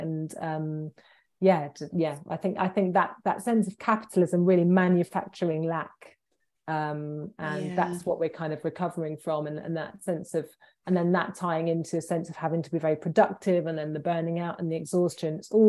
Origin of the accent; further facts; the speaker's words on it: Hackney, London, United Kingdom; I guess I grew up in Hackney, and we had a tiny little garden